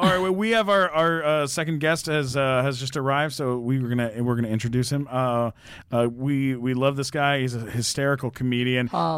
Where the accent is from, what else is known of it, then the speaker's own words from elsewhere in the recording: Florida, United States; I'm from Florida.